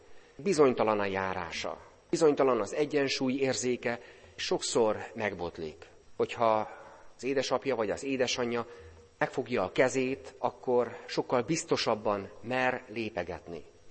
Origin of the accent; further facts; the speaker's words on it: Hungary; És lehet, hogy mi magunk is, talán magyarként, ezekben a napokban, ezekben a hónapokban